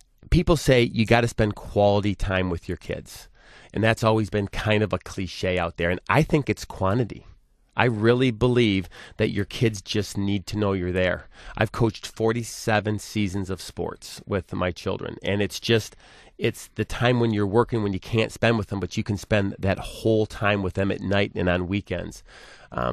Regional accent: Livonia, Michigan, United States; You know, I grew up in Livonia

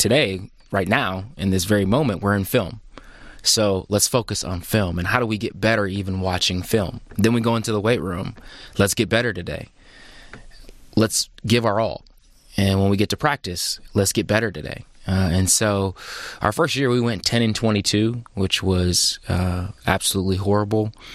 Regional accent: Detroit, Michigan, United States; born there; No, I was born in 1986 in Detroit. And my parents, we moved to the suburbs when I was like five or six.

